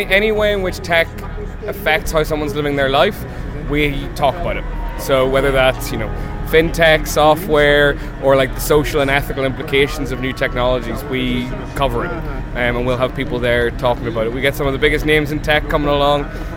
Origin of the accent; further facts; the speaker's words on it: Belfast, Northern Ireland, United Kingdom; I'm from Belfast, Northern Ireland.